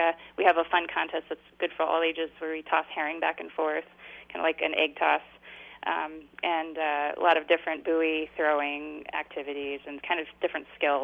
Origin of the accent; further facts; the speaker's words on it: Kansas City, Missouri, United States; now in Alaska, United States; we don't have the same kind of agricultural base as, say, where I grew up in Kansas City, where you have lots of big agriculture, lots of farming, a lot of animal husbandry.